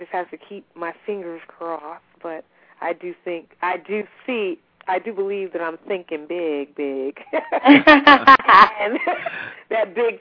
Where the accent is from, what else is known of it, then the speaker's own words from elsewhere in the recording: New York, United States; I'm a New Yorker, so it's not difficult.